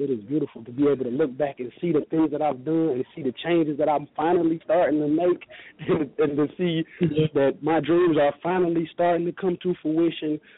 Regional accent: Detroit, Michigan, United States; Like you said, born and raised in Detroit, you know, although I've been outside of Detroit as I got older

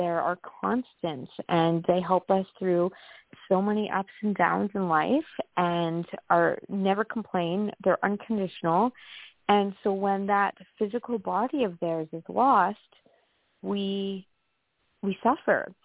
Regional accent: Jasper, Alberta, Canada; I'm from Jasper National Park in Canada.

